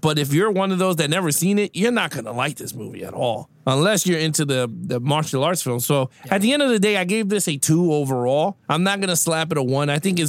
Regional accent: Bronx, New York, United States; We grew up in the Bronx. There was no clubs with tigers in the Bronx.

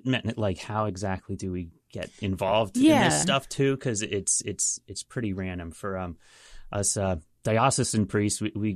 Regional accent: Hershey, Pennsylvania, United States; I'm from Hershey originally.

